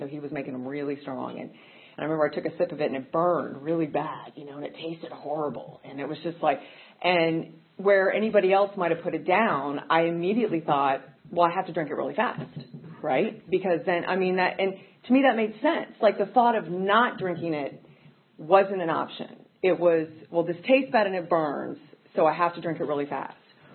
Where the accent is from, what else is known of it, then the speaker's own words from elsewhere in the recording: Burke, Virginia, United States; I grew up not far from here. I grew up in Northern Virginia in Burke.